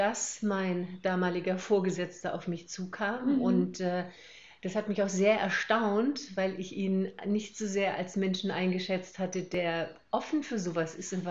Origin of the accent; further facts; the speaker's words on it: Hamburg, Germany; also born or lived in Swabia; now in Schwäbisch Gmünd, Germany; seit 10 Jahren wieder hier in Schwäbisch Gmünd, bin gebürtige Schwäbin, in Hamburg aber aufgewachsen, was man wahrscheinlich auch manchmal ein bisschen durchhört. Ich kann aber genauso Schwäbisch schwätze, wenn es sein muss.